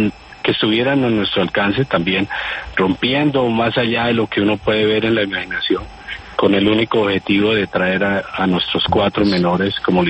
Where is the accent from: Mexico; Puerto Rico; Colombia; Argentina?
Colombia